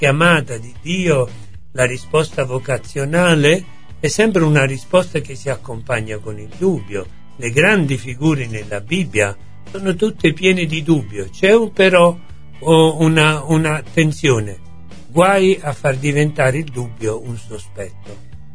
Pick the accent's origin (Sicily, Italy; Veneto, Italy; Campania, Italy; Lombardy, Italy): Campania, Italy; Torre del Greco; sono nato a Torre del Greco, ho anche completato una parte dei miei studi liceali nella città di Torre del Greco